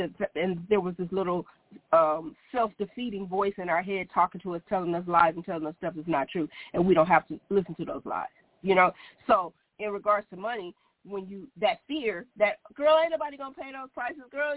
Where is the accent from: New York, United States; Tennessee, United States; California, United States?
California, United States; Compton; So when I grew up in Compton, we had this boy who went to jail for carjacking